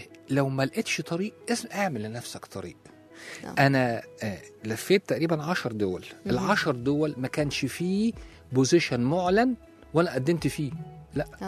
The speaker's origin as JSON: {"language": "Arabic", "country": "Egypt", "said": "زي مثلا وزارة الصحة عندنا في مصر"}